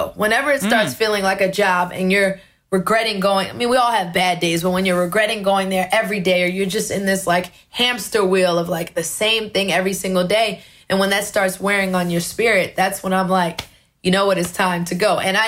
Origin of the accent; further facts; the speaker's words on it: Brooklyn, New York, United States; Like, my mom was born in the Marcy Projects. I grew up in Brooklyn.